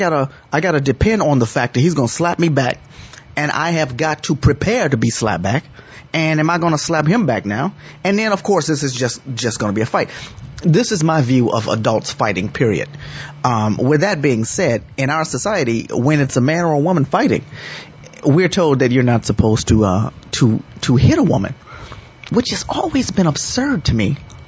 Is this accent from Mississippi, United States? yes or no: no; Chicago, Illinois, United States; That's an interesting case for me because being that I'm from Chicago, I'm not very familiar with this man.